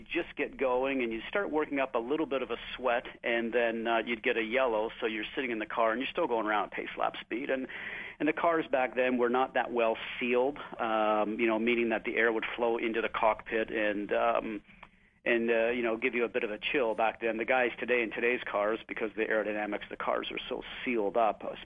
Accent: Canada; Well, I think because I'm Canadian

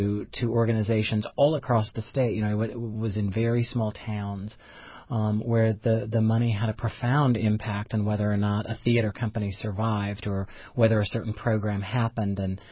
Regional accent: Indianapolis, Indiana, United States; actually I grew up in the Indianapolis public school system.

